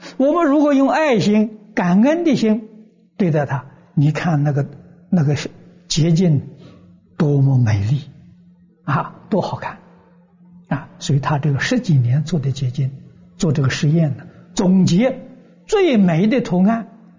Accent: China; 我们中国人叫风水，把风水破坏了

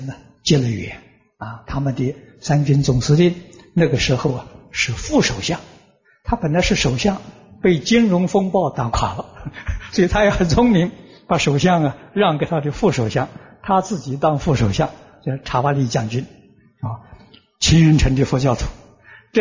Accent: Lujiang, Anhui, China; 我们就在老家啊，安徽庐江汤池啊

